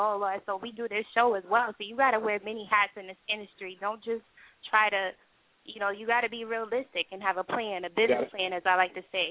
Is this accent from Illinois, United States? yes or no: no; Texas, United States; I'm from Texas. That's how it is.